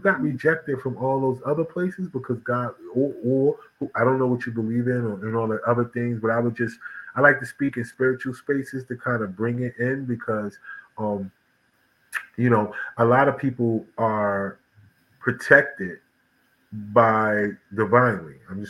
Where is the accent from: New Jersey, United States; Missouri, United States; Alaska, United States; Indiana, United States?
New Jersey, United States; now in North Carolina, United States; because I'm from New Jersey and I live in North Carolina right now, right?